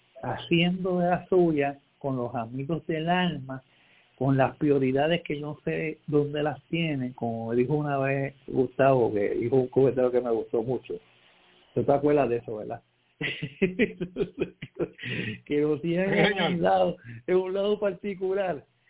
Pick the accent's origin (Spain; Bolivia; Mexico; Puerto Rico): Puerto Rico; nosotros somos puertorriqueños los tres